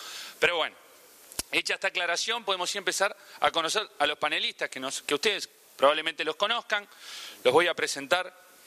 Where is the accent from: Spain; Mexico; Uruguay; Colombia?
Uruguay; soy uruguayo, me trajeron un poco, soy comunicador para moderar todo esto. No vengo de Montevideo, puntualmente hoy estoy llegando de Villa La Angostura